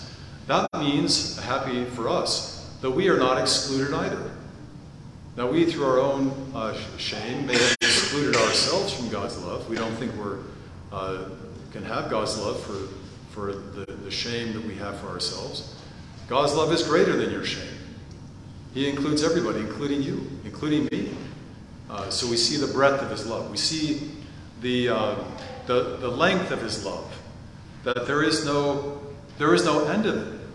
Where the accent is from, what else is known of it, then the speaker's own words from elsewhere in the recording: Salt Lake City, Utah, United States; I grew up in Salt Lake City, I graduated from UC Berkeley, and I'm a Christian.